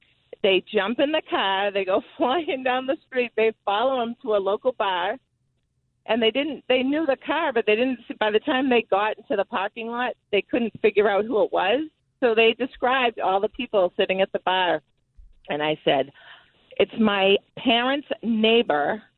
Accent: East Bridgewater, Massachusetts, United States; So my parents, I grew up in East Bridgewater

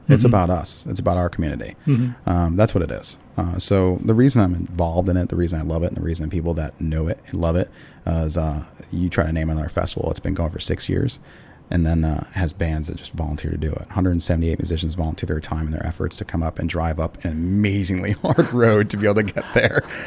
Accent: East Coast, United States; I'm from the East Coast, and I don't get that. You don't have that out there.

